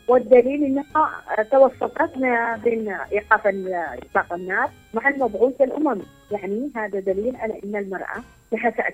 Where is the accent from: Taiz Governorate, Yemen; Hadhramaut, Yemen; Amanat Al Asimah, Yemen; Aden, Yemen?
Aden, Yemen; نحن في عندنا في عدن طبخة اسمها الدربيان، هي أفضل أنواع الطبخات.